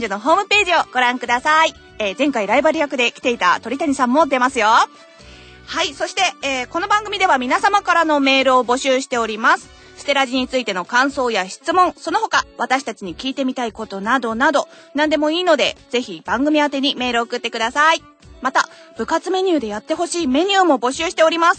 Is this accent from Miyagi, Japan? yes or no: yes; Miyagi, Japan; いや、私は、もう、結局宮城で育ってるから、最初、萩の月しか知らなかった。